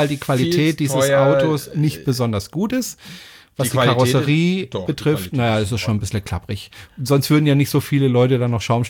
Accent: France; moved away; ich bin Franzose, aber gut, ich lebe nicht in Frankreich.

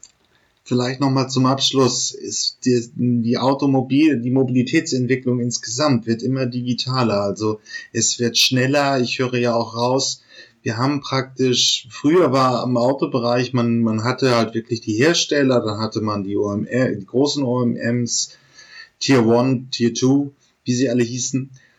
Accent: North Germany, Germany; ich komme ja hier auch aus dem Norden

